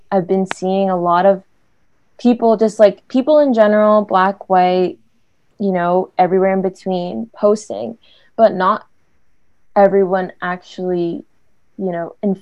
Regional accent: Jamaica; But for me, it's like I'm Caribbean, I'm Jamaican.

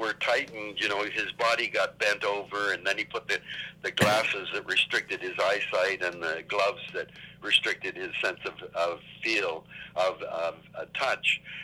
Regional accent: Vancouver, British Columbia, Canada; I was born in Vancouver in 1936. And when I was growing up here as a kid

